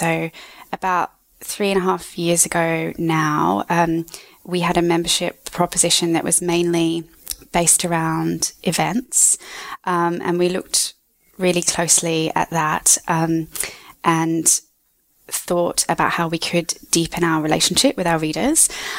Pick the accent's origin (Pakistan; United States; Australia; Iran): Australia; I am from Australia